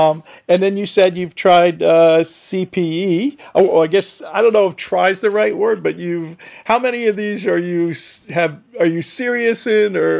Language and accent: English; New Jersey, United States; I'm up from North Jersey, and then there's people from further away, Maryland, Delaware.